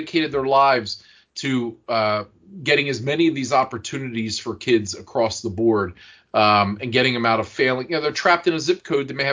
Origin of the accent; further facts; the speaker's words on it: Pennsylvania, United States; I'm from Lancaster County. And, we have wonderful public schools here too.